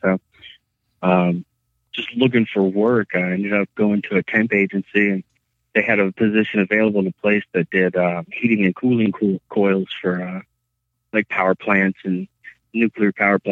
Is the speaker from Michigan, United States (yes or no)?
no; Lynchburg, Virginia, United States; I have always been a native of Virginia. Unfortunately, I was born and raised in Lynchburg, Virginia.